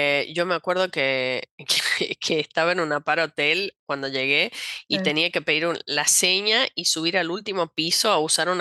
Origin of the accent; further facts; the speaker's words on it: Argentina; now in Brazil; siendo argentino, digamos, escribiendo español. Entonces, creo que me hice grandes amigas aquí en Brasil